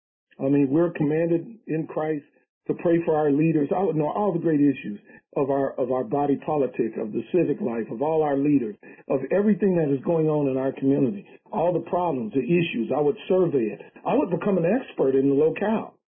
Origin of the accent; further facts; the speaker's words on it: United States; born there; I'm an American citizen by birth